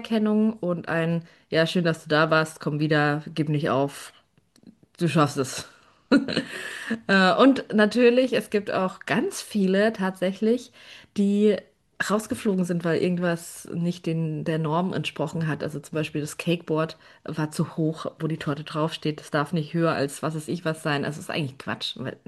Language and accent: German; Frankfurt, Hesse, Germany; da wohnt noch meine Tante, meine Oma, mein Opa. Genau, und ist auch meine Heimat.